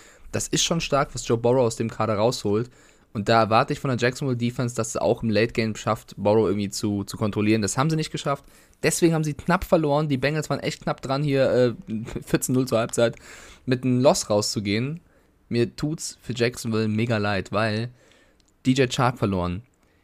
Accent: Frankfurt, Hesse, Germany; born there; Ich als Frankfurter, komme ja gebürtig aus Frankfurt

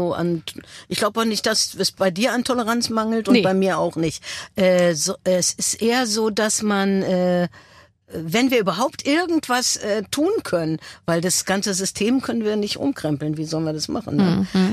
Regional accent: Berlin, Germany; ich bin ja Berlinerin und ich habe eine Verbundenheit zu diesem Fleckchen Erde.

